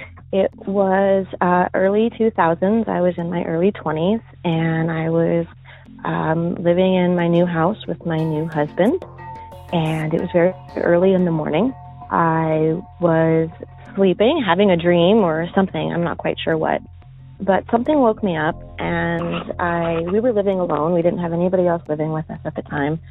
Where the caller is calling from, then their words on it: California, United States; I'm from Northern California.